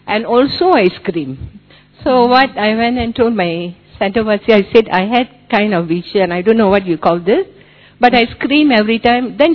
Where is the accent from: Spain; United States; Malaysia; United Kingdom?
Malaysia; I'm from Malaysia.